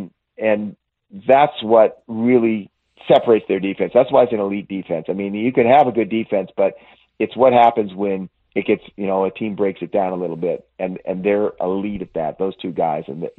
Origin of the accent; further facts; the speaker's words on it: California, United States; And when I grew up in the Bay Area, and I didn't even know about Marin City.